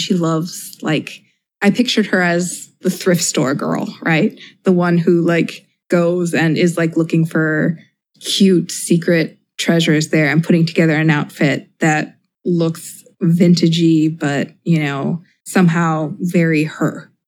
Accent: Mexico; I call it kind of like the ephemera of growing up in Mexico.

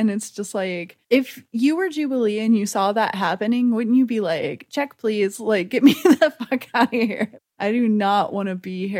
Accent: the South, United States; And it's just like, Wow, I'm from the South.

